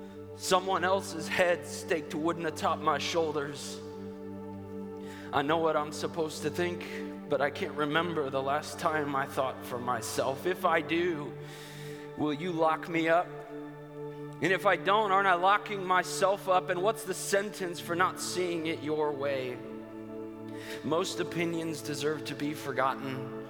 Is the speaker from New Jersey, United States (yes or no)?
no; Chicago, Illinois, United States; now in South Carolina, United States; I'm originally from Chicago, but currently I live in South Carolina, so my accent is a bit of a mutt kind of thing happening